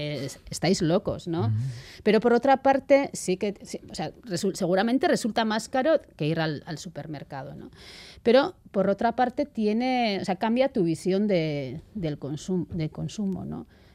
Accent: Beasain, Basque Country, Spain; yo soy de Beasain. Mi aita es de un Baserri

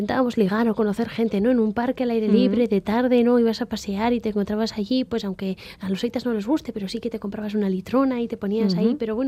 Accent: Durango, Basque Country, Spain; now in Bilbao, Spain; yo he nacido en Bilbo, me he criado en Durango y ya por los años que llevo ya en Bilbo, porque nos trasladamos aquí, pues tendría que decir que soy bilbotarra, pero no sé, tengo a Durango

